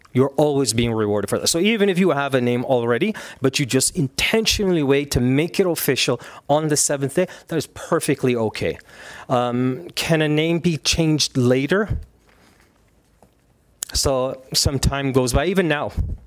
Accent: Canada; also born or lived in Saudi Arabia; And then you'll say, I'm from Canada, but I was born in Saudi.

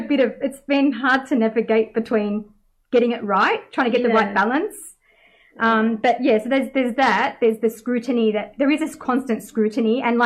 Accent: Australia; I wear niqab and I'm an Australian revert

